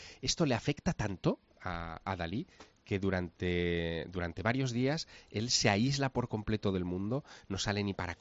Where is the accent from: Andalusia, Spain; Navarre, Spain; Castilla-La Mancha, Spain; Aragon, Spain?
Aragon, Spain; Teruel; Yo soy de Teruel, así que estoy filmando cosas de mis años mozos